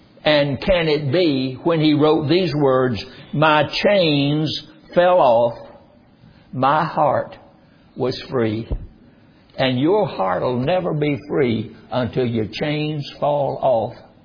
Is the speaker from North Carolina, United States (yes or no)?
yes; North Carolina, United States; now in Texas, United States; I was raised in North Carolina, first 20 years of my life. And I have seen things there that I've never seen since I came to Texas.